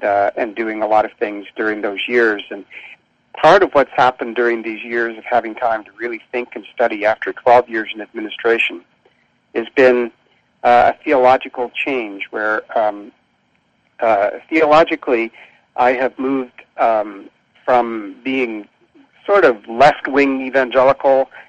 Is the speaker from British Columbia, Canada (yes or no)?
no; Moncton, New Brunswick, Canada; And I finished that and went to Atlantic Baptist University, which is now Crandall University in my hometown of Moncton, New Brunswick.